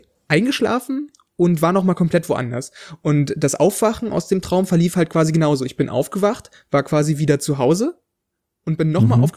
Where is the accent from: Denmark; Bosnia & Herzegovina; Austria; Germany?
Germany; Saxony-Anhalt; Wenn ich durchgehe, lande ich in Sachsen-Anhalt, also da, wo ich aufgewachsen bin